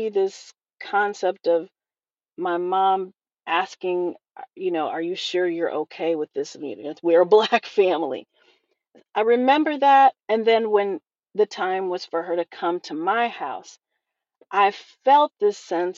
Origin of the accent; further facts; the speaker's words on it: Jackson, United States; And there was no diversity in my hometown of Jackson at that time.